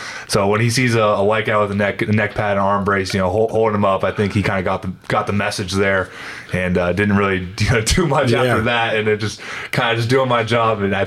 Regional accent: Oklahoma, United States; I'm from Oklahoma, and now he's in Atlanta, I'm in New Orleans

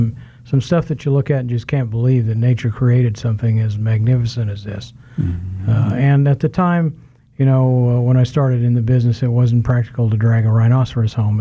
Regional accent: Wichita, Kansas, United States; also born or lived in Norton / El Dorado / Colorado / California; I'm originally from Wichita.

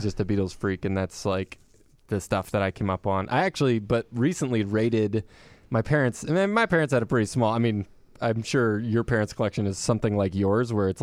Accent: Chicago, Illinois, United States; Well, we're all from Chicago as well.

